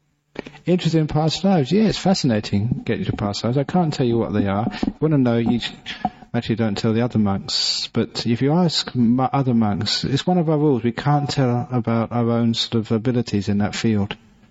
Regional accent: London, United Kingdom; born there; I was born in London. I didn't even know how to spell the word when I was at school.

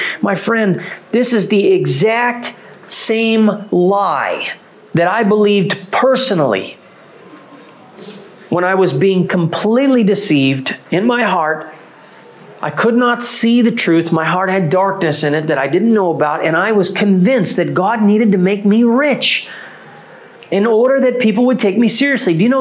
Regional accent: United States; I see the way people look at me when they realize I'm an American.

